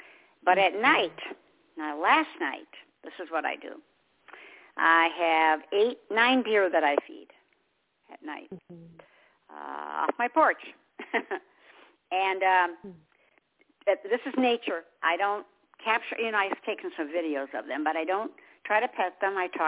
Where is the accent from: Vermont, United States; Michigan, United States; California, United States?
Michigan, United States; I'm originally from Michigan. I love it here. I wouldn't go back to Michigan.